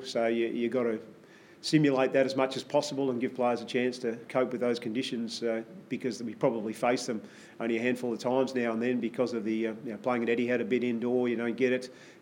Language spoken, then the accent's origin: English; Gold Coast, Queensland, Australia; I know Nick very well from growing up on the Gold Coast and my time spent there